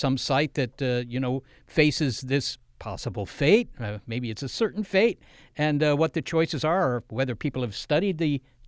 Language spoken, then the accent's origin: English; Washington, District of Columbia, United States; You know, I grew up in the Washington, D.C. area, and, you know, that was all pretty much a swamp before they started developing it at the end of the 18th century.